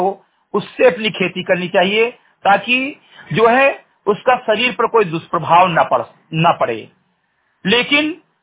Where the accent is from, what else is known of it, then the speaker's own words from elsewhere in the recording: Uttar Pradesh, India; ग्राम सभा समिति कटाई विकासखंड मेनपुरा जनपद बहराइच का मूल निवासी हूँ